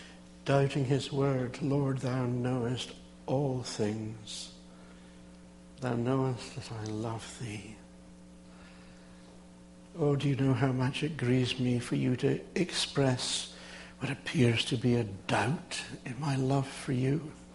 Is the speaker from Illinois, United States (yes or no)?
yes; Illinois, United States; I was born and raised in Illinois. I've only ever lived here.